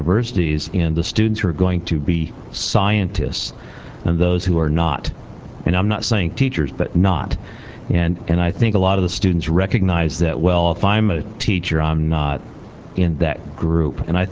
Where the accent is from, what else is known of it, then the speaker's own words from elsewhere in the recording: Kalamazoo, Michigan, United States; from Kalamazoo, Michigan